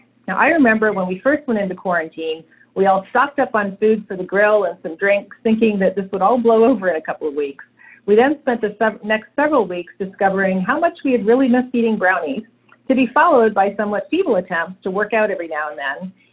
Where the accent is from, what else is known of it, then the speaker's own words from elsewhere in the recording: Canada; As a Canadian, I didn't grow up in a country with a history of enslaving some of its people